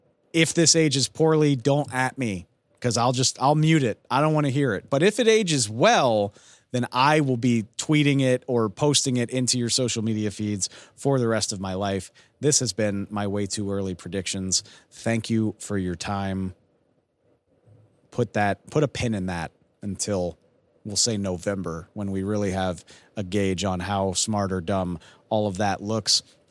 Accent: New Orleans, Louisiana, United States; In New Orleans, Super Bowl 59, cannot wait. First Super Bowl in my hometown since, I believe, the 2012 season.

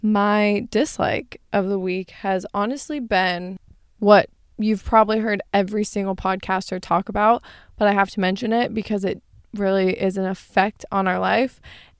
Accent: Arizona, United States; even growing up in Arizona, like, it would at least be 6 o'clock when the sun would set.

